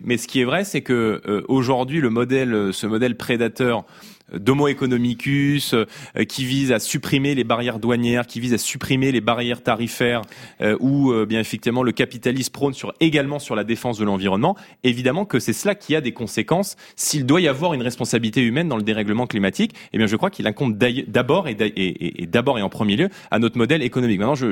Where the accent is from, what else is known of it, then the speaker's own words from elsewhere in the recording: Île-de-France, France; moi, j'ai grandi en Seine-Saint-Denis